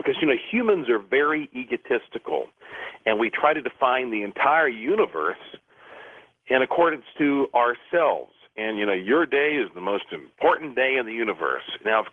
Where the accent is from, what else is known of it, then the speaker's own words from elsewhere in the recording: Asheville, North Carolina, United States; I am only going to be here in Asheville, my hometown, for 2 weeks.